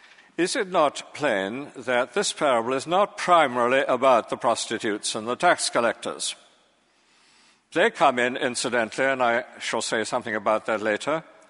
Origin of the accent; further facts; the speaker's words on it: Lewes, South East England, United Kingdom; I was brought up in Lewes, which is a county town, and the assizes are held there